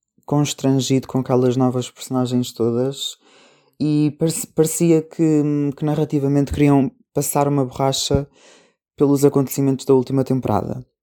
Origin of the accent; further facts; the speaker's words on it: Portugal; nós, enquanto portugueses, encontrarmos uma personagem que fala a nossa língua